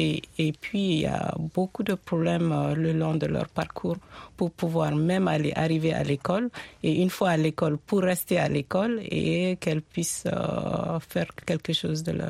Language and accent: French; Mali; Je sais, par exemple, moi je suis du Mali.